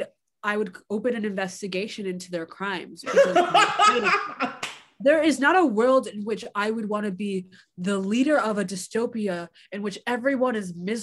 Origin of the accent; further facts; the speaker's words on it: Nigeria; I'm a Nigerian.